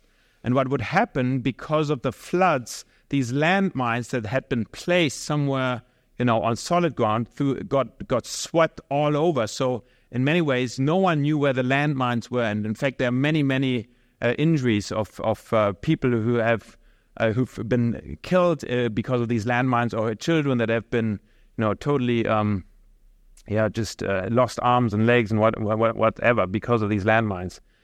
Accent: Germany; I was coming from Germany where whatever I heard at church was, when you follow Jesus, it's all going to be kind of a nice situation.

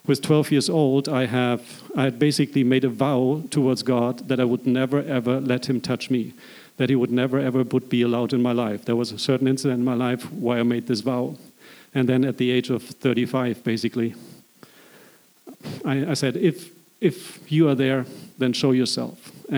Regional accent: Germany; accent: German; English is a second language; So I'm from Germany. You'll be notice that by my accent. So my English is okay. So I was 20 years old.

